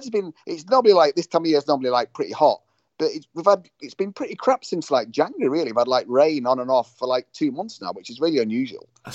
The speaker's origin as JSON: {"language": "English", "town": "Edinburgh", "region": "Scotland", "country": "United Kingdom", "tie": "born or raised there", "said": "Yeah, Edinburgh on Arthur's Seat, because Edinburgh's my hometown, right?"}